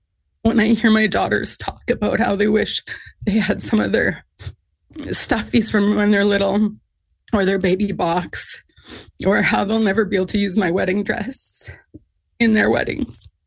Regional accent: Kelowna, British Columbia, Canada; I'm from Kelowna, British Columbia.

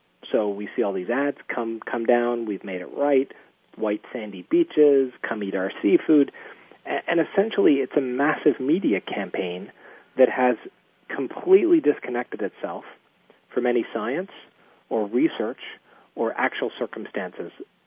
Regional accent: Louisiana, United States; I grew up in Louisiana in the water. You know, my family are Cajuns.

